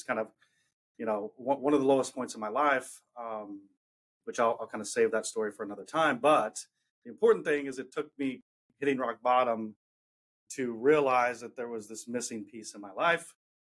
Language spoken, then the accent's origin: English; Louisiana, United States; born there; now in Pittsburgh, United States; So I was born in Louisiana. I have four brothers who I'm very close with. I traveled a lot growing up, so I was constantly forced to kind of adapt to new cities and meet new friends.